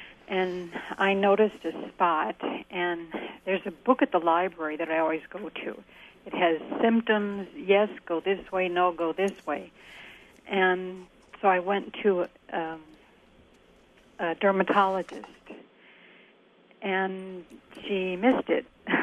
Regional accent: Texas, United States; now in Racine, United States; I grew up in Texas

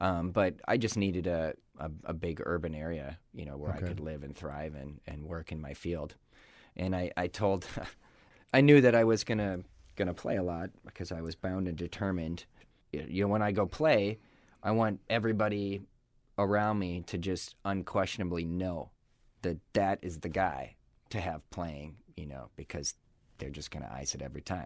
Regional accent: San Diego, California, United States; born there; I was born in San Diego, and my family was from there.

